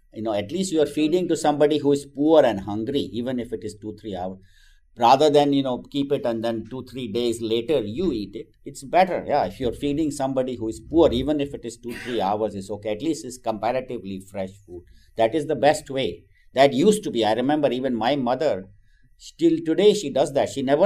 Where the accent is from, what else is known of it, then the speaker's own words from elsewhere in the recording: Mumbai, Maharashtra, India; I remember we used to eat this in chapati growing up in Juhu Beach and all.